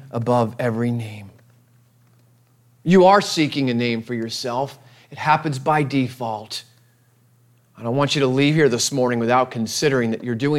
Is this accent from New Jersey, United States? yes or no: yes; New Jersey, United States; Now, I'm from New Jersey, and we say guys, you guys, and it means guys and girls, right?